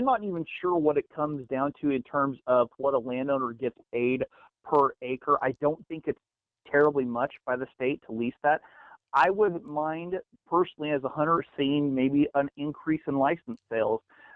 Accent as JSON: {"language": "English", "region": "Kansas", "country": "United States", "tie": "born or raised there", "said": "Okay, well, I am a small-town sports writer located about 30 miles north of Wichita. I write for my hometown newspaper."}